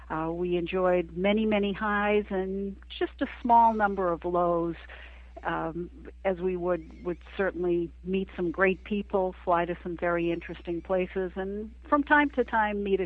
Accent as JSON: {"language": "English", "region": "New England", "country": "United States", "tie": "born or raised there", "said": "we grew up in New England, and we used to spend quite a bit of time at Race Point Beach"}